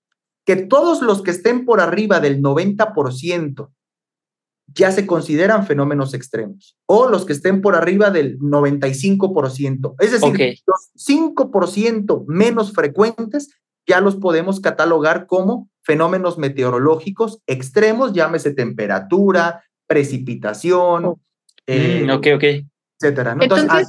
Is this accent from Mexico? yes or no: yes; Arandas, Jalisco, Mexico; aquí en Arandas, yo radico en Arandas, bueno, es mi ciudad natal, en los Altos de Jalisco